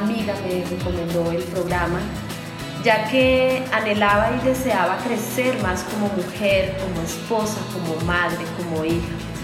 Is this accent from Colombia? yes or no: yes; Colombia; soy de Colombia.